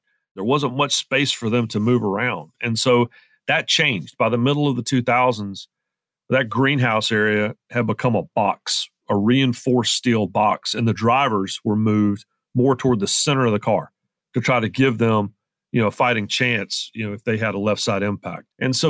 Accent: Rockingham, North Carolina, United States; the next race was scheduled at my hometown track in Rockingham, North Carolina, the North Carolina Motor Speedway.

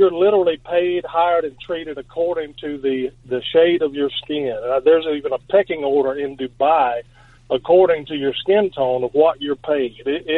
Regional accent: the South, United States; I love the South

